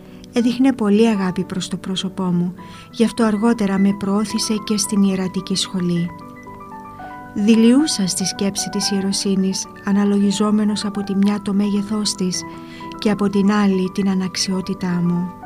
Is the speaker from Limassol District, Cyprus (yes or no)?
no; Famagusta District, Cyprus; στο Λευκόνικο, όπου ήταν το γυμνάσιο, 5 χιλιόμετρα μακριά από το χωριό μου